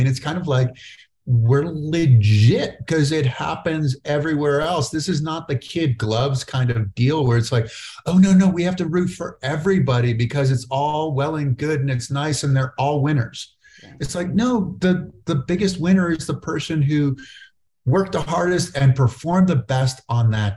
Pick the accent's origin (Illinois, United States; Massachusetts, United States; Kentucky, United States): Massachusetts, United States; I mean, I'm from Massachusetts, right?